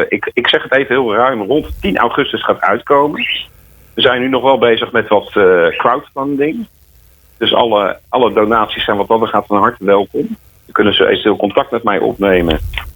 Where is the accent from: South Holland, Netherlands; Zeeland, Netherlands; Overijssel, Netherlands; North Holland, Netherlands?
South Holland, Netherlands; Capelle aan de IJssel; Ik kom natuurlijk uit Capelle aan de IJssel.